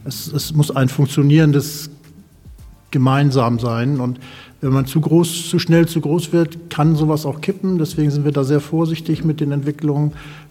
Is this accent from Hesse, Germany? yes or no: no; Föhr, Schleswig-Holstein, Germany; Ich bin zwar auch kein gebürtiger Föhrer, aber mit einem Jahr hierher gekommen und das ist jetzt ja auch schon ein bisschen her. Für mich gibt es da nur Föhr. Föhr ist zu 100% meine Heimat